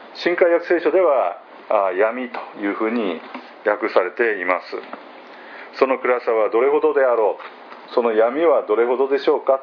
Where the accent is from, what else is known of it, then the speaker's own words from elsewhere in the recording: Tokyo, Japan; 私も都心で育ちましたけれども、私が小さい頃はね、まだ天の川見えたんですね23区内でも。